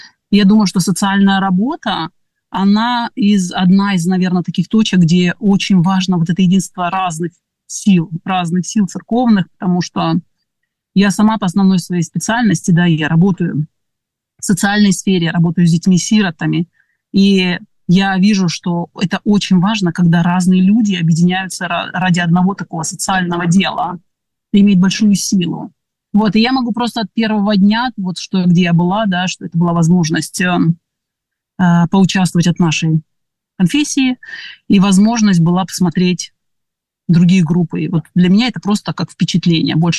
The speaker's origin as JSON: {"language": "Russian", "town": "Kaliningrad", "region": "Kaliningrad Oblast", "country": "Russia", "said": "Я сама из Калининграда, из калининградского пропства."}